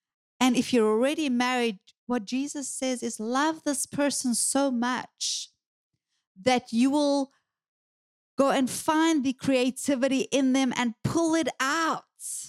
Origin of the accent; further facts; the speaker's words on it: South Africa; I'm South African. I'm sassy.